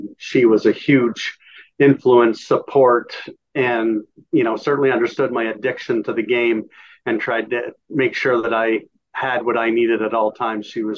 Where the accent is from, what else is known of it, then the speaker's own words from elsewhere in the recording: Sarnia, Ontario, Canada; in my hometown of Sarnia, we had 30 racquetball courts, and the population was 60,000 people.